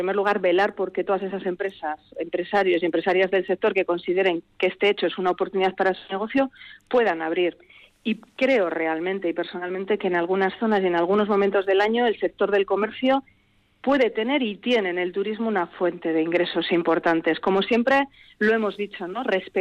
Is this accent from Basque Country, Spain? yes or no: yes; Basque Country, Spain; Somos vascos y vascas